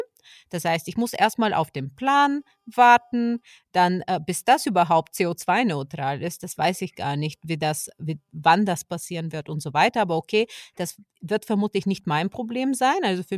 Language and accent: German; Bulgaria; Aber ich kenne es aus meiner Heimat Bulgarien